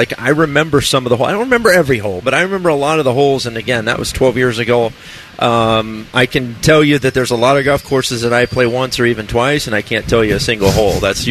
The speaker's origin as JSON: {"language": "English", "region": "Texas", "country": "United States", "tie": "born or raised there", "lives_now": "Florida, United States", "said": "But, you know, I grew up in Texas. I live in Florida now."}